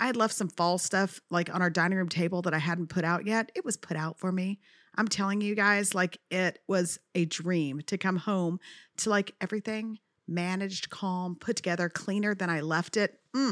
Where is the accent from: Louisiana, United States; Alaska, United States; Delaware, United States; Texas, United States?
Texas, United States; El Paso; Can I express to you that I grew up in El Paso, Texas? It does not snow.